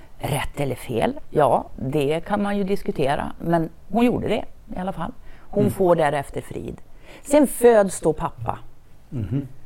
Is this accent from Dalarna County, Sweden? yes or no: yes; Borlänge, Dalarna County, Sweden; Vi växte upp i Borlänge. Vi bodde där under hela mina första 16 år.